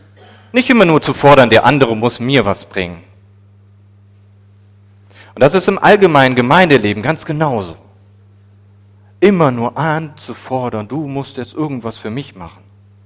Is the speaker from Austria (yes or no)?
no; Germany; Das haben wir als Deutsche sehr deutlich zu spüren bekommen